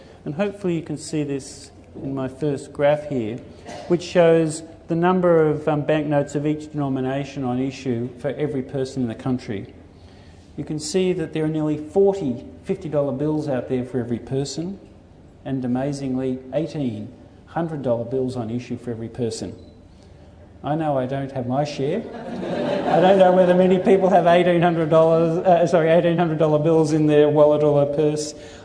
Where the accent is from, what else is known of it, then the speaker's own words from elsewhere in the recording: Wagga Wagga, New South Wales, Australia; I grew up in Wagga, and so it's fantastic to be here